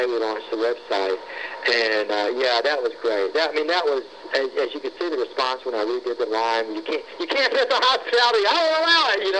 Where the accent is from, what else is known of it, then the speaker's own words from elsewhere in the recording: Alabama, United States; And Michael Scott flew here from LA to my hometown, and they filmed me with my patients